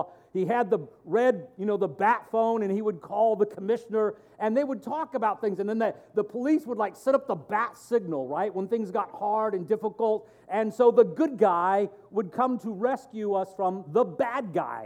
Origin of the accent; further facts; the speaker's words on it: United States; As an American, hero worship is a really big part of our culture.